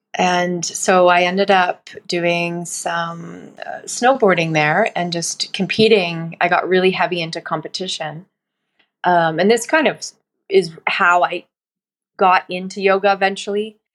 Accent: Edmonton, Alberta, Canada; born there; Yeah, I was born in Edmonton, Alberta

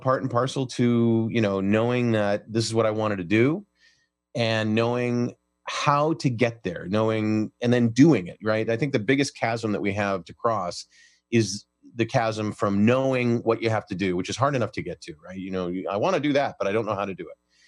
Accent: Cleveland, Ohio, United States; And I say gumption because I was raised in Cleveland, Ohio.

